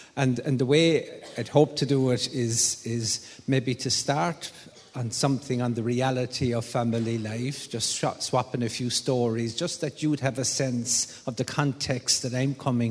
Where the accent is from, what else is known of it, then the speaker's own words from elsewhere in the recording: Limerick, County Limerick, Ireland; now in Cavan, Ireland; I'm from Limerick originally, but I'm living now in Cavan. I married a Cavan woman, and we spent a good bit of our lives in the Midlands, but eventually she got me up to Killeshandra, where I came from this morning.